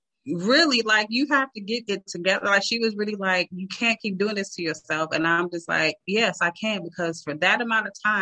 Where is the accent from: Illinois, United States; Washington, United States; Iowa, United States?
Illinois, United States; Chicago; because I'm from Chicago. And so in Chicago during the summers, you take advantage